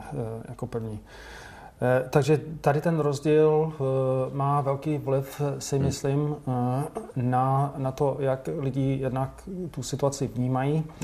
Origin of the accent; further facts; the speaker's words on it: United States; Czech is a second language; svým způsobem já to moc nechápu jako Američan.